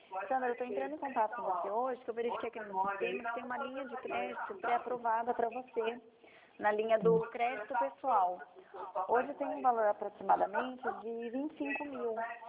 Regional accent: Campinas, São Paulo, Brazil; eu sou de Campinas.

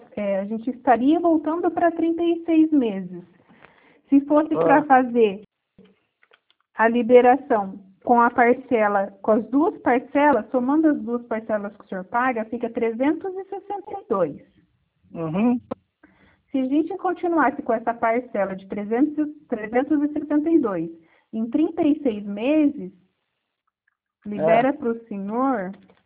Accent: Assis, São Paulo, Brazil; Assis, que é a prefeitura, a cidade que eu nasci, sou natural de Assis, trabalhava aí.

